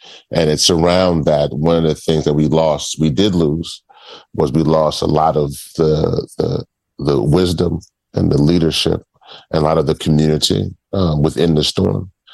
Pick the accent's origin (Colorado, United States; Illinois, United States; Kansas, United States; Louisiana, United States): Louisiana, United States; Hence how I was born in Louisiana and then lived there.